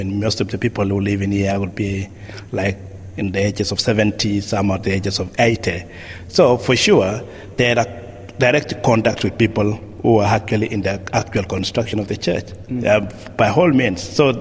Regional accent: Kenya; moved away; I mean, I came from Kenya, I didn't know that I'd be here.

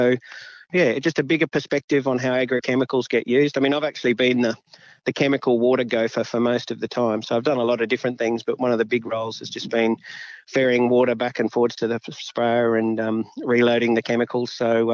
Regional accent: Pittsworth, Queensland, Australia; also born or lived in Toowoomba; I did actually grow up in country, Queensland. So I grew up in Pittsworth, but we were townies. And then I moved to Toowoomba for high school.

